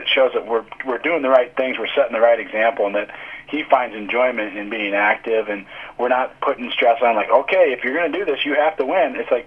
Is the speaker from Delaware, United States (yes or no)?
no; Belle Plaine, Iowa, United States; I was. I grew up in Belle Plaine, Iowa.